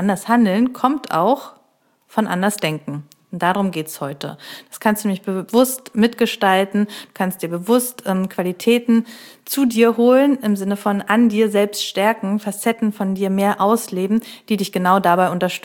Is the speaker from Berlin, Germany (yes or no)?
no; Neustrelitz, Mecklenburg-Vorpommern, Germany; Ja, ich komme ja aus Neustrelitz